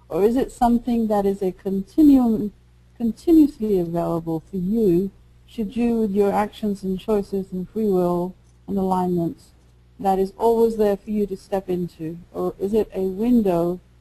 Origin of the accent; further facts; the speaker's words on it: India; I come from India originally